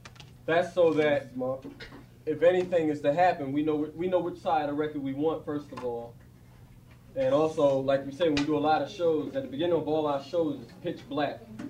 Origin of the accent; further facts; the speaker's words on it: Jamaica, New York, United States; Like, I'm from Jamaica.